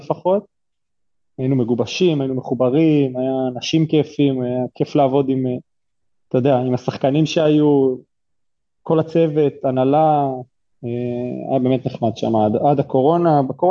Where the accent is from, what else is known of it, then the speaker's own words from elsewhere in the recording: Shoham, Central District, Israel; אני במקור משוהם, אז כאילו גם זה שינה אצלי חלק מהתפיסה, לגור לבד